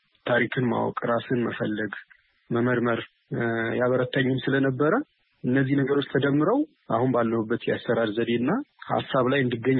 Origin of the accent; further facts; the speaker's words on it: Dessie, Amhara, Ethiopia; born there; የተወለድኩት በደሴ ከተማ ነው። አማተር የስዕል ጥበብን በደሴ ከተማ ስማር ቆይቼ